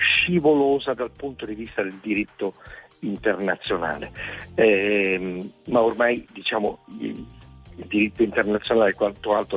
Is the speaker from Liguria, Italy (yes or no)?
yes; Genoa, Liguria, Italy; io poi sono di Genova, potete immaginare cosa vuol dire l'aspetto economico